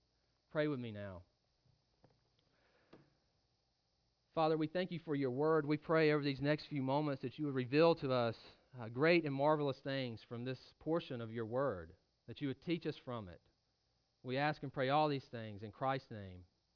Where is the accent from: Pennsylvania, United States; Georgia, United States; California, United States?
Georgia, United States; When I was growing up in Georgia, baseball was something that I played from an early age, 4 and 5 years old.